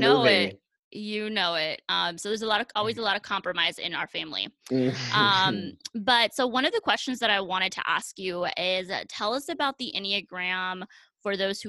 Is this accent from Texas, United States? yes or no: yes; Texas, United States; So I'm in Texas. So you're kind of close.